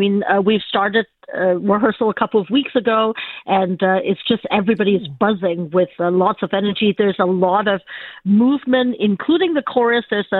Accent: Hong Kong; I came from Hong Kong. I actually was born and raised in Hong Kong

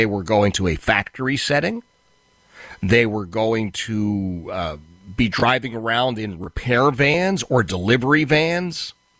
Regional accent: Philadelphia, Pennsylvania, United States; Labor Day, if you look back, was to salute the sorts of men that I grew up with in Philadelphia.

